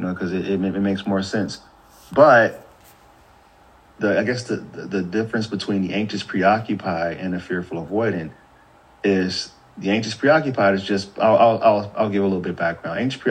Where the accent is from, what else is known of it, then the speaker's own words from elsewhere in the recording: St. Louis, Missouri, United States; And I see this a lot where I came from St. Louis